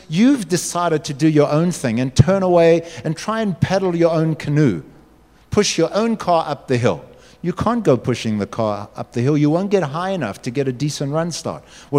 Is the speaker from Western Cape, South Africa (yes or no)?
no; Durban, KwaZulu-Natal, South Africa; You know, I was from Grosvenor Boys on the Bluff. We were not rocket scientists. Most of us smoked way too much grass.